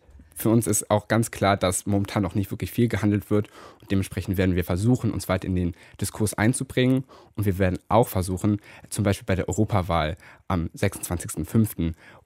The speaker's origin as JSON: {"language": "German", "town": "Göttingen", "region": "Lower Saxony", "country": "Germany", "tie": "born or raised there", "said": "das könnte man ja mal in Göttingen machen, in meiner Heimatstadt"}